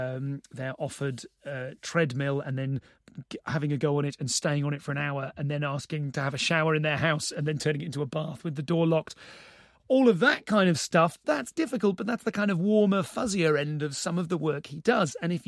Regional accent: England, United Kingdom; Colt Cabana, but I'm too English for that.

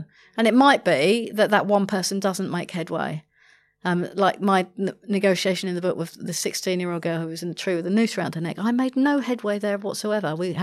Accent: London, United Kingdom

